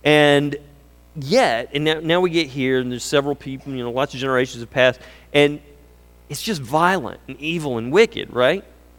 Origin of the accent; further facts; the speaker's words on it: the South, United States; because I grew up in the South